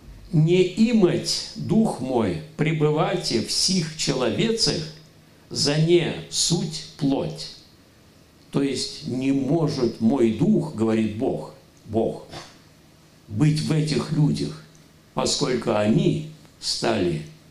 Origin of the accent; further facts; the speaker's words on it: Leningrad, Saint Petersburg, Russia; Я из Ленинграда